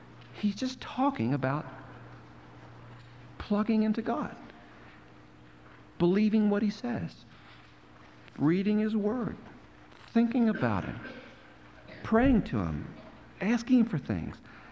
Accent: Baltimore, Maryland, United States; Johnny Erickson Tata again, whom I grew up with in Baltimore.

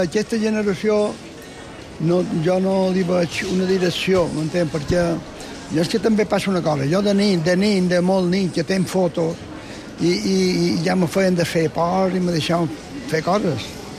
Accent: Palma, Balearic Islands, Spain; born there; estava a 50 metres de la nave dels xocs, de l'escorxador de Palma.

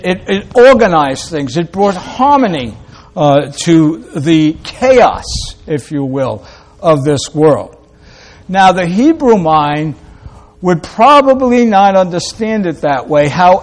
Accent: New York, United States; accent: Brooklyn; I'm from New York, I say logos. And it doesn't matter what I say because you expect me to Brooklynese everything

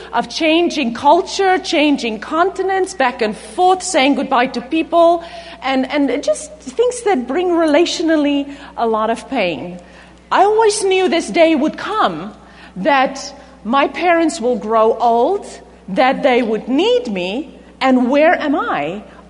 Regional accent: South Africa; now in United States; I was born and raised in South Africa, where all my earthly family still live.

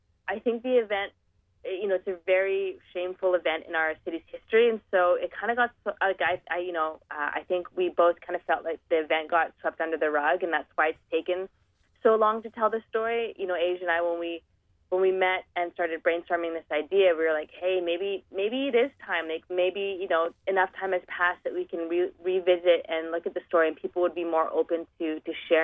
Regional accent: Vancouver, British Columbia, Canada; two people who were, you know, born and raised in Vancouver.

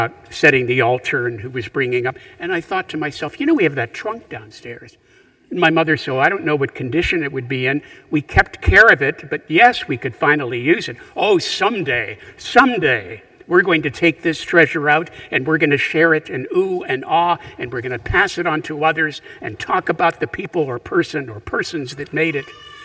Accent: Punxsutawney, Pennsylvania, United States; When I was growing up in Punxsutawney, Pennsylvania, there was this huge, massive steam trunk

